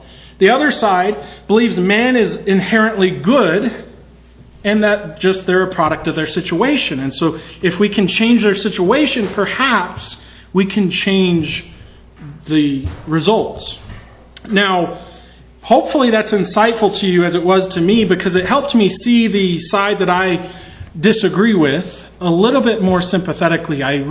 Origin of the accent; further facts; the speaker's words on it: Utah, United States; growing up in Utah, Mormon land, as it's affectionately called, it's a great place to be raised.